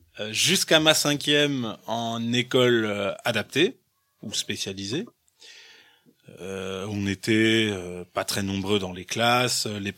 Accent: Mulhouse, Grand Est, France; born there; je suis né à Mulhouse, Donc Mulhouse, c'est une ville en Alsace, pas très loin de Strasbourg. L'agglomération mulhousienne compte à peu près une centaine de milliers d'habitants.

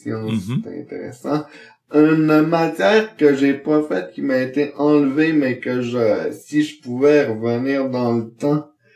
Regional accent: Quebec, Canada; Moi, je suis né à Québec. Par contre, je viens de la... Ben, je viens puis je reste encore là. Dans la région de Charlevoix.

